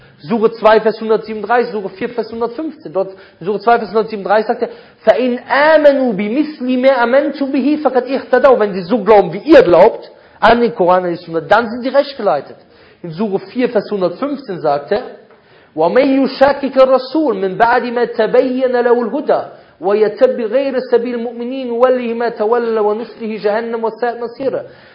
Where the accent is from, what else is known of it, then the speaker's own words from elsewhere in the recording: Cologne, North Rhine-Westphalia, Germany; Ich als Kölner, ich kenne bestimmt einige Wörter, die bei uns benutzt werden, die hier nicht benutzt werden.